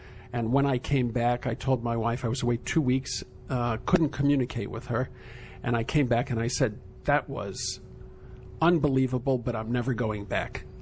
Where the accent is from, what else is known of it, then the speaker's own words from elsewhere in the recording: Manhattan, New York, United States; I think you learn a lot about yourself growing up